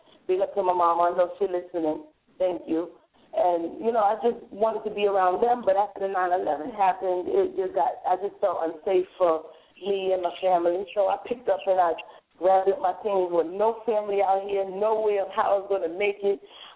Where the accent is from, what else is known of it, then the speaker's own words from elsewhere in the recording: New York, United States; At first, when I was young, you know, growing up in New York, you wanted to kind of just blend in with everybody else